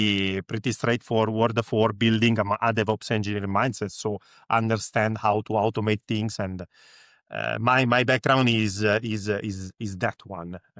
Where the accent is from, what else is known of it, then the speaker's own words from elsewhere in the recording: Milan, Lombardy, Italy; English is a second language; I'm coming from Milan. I'm engineering manager in Prima, which is an insurance company, an insurtech, based in Italy